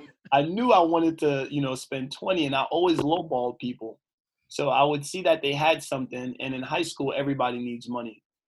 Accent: New York, United States; Growing up in Southside Jamaica, Queens, man, the amount of things that we were exposed

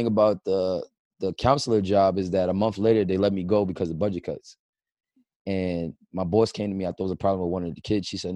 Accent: Queens, New York, United States; also born or lived in New Jersey / Niagara Falls / Brooklyn; I'm from Queens. I was born in Jersey. I lived in Niagara Falls. After Niagara Falls, I moved to Brooklyn.

